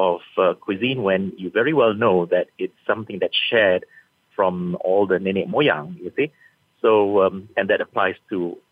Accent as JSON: {"language": "English", "country": "Malaysia", "said": "I'm from Malaysia"}